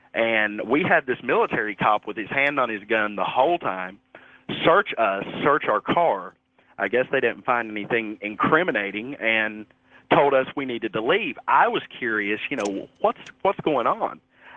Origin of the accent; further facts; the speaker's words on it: Kentucky, United States; now in Dayton, United States; new to the area, originally from Southeast Kentucky, and so is my girlfriend, met at our last job.